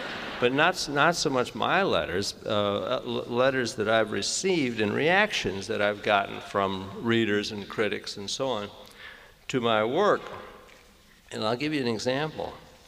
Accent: Detroit, Michigan, United States; from Detroit.

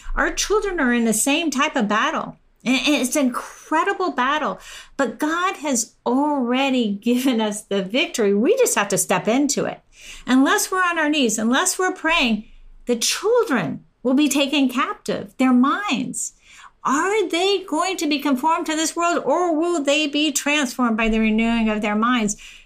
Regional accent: Temecula, California, United States; born or raised there

